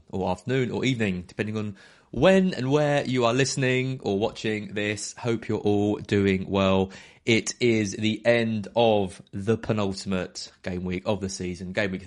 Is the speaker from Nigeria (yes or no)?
no; Brentwood, East of England, United Kingdom; Hi to Ian Evans from Brentwood, my hometown. Lock up your car. That's where my car got nicked from, Brentwood.